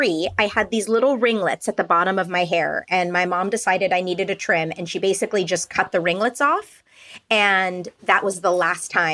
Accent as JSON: {"language": "English", "town": "Calabasas", "region": "California", "country": "United States", "tie": "born or raised there", "said": "I'm Southern Californian. Yeah. So I lived with my family. We lived in Calabasas."}